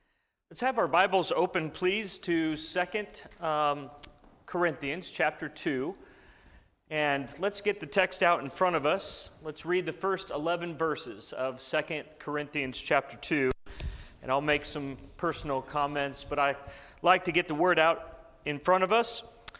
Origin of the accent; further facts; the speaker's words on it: Phoenix, Arizona, United States; I am originally from Phoenix, Arizona, and that's where Ryan and I got to be friends.